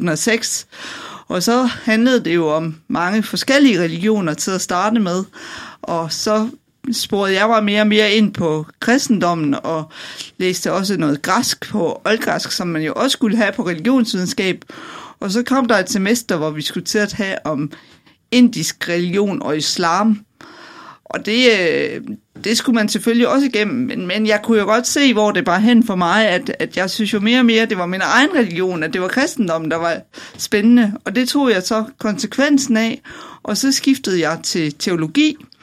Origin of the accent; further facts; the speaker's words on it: Løgumkloster, Region of Southern Denmark, Denmark; Oprindeligt stammer jeg fra Løgumkloster. Og der bor mine forældre stadigvæk